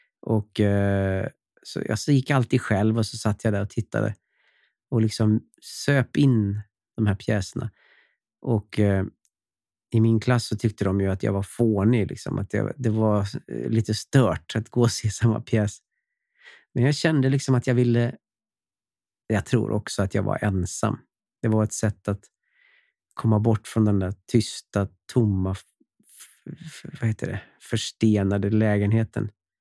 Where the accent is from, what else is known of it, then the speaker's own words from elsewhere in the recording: Falun, Dalarna County, Sweden; jag hade ju knappt gått på teatern när jag var liten, när jag bodde hemma i Falun